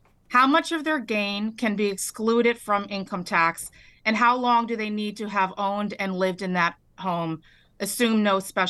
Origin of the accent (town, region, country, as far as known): Woodbridge, New Jersey, United States; born or raised there; also born or lived in Bayonne